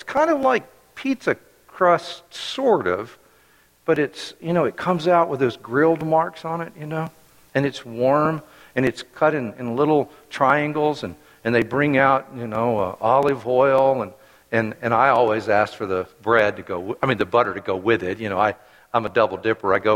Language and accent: English; Florida, United States; I grew up in Florida, so it was quite warm.